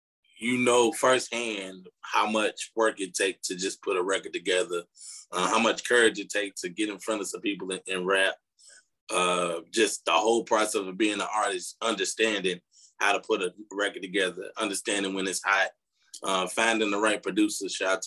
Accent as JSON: {"language": "English", "town": "Chicago", "region": "Illinois", "country": "United States", "said": "So that's who I am, man. That's what I represent, man. I'm from Chicago, man."}